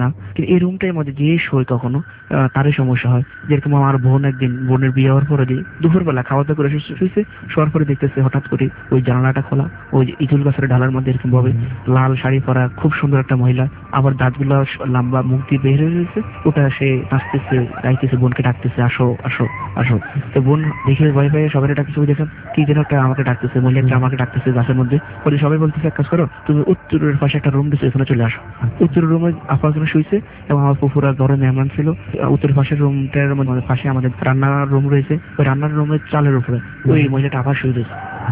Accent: Chandpur, Chittagong Division, Bangladesh; আমার দেশের বাড়ি চাঁদপুর

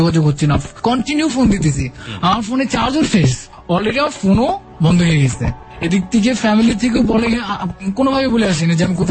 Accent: Dhaka, Dhaka Division, Bangladesh; আমার বাড়ি ঢাকা।

